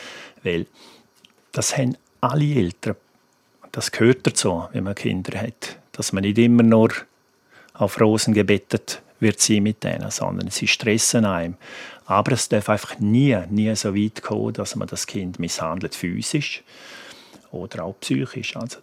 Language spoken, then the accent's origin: German; Chur, Grisons, Switzerland; Ich bin halt ein Bündner, bin ein Kur.